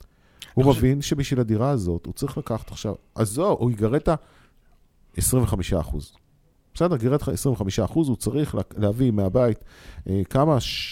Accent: Kiryat Motzkin, Haifa District, Israel; born there; בקריית מוצקין, עיר שאני מאוד אוהבת, נולדתי בה דרך אגב

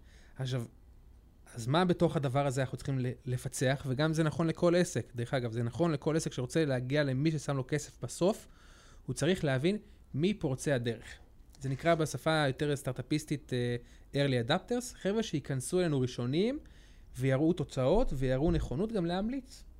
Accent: Southern District, Israel; נכון. במקור אני מעוטף עזה

